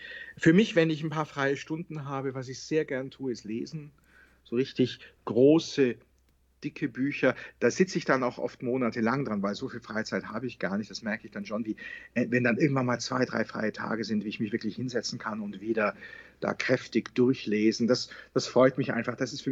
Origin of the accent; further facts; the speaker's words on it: Bavaria, Germany; Ich war dann in der katholischen Jugend hier bei uns im Allgäu.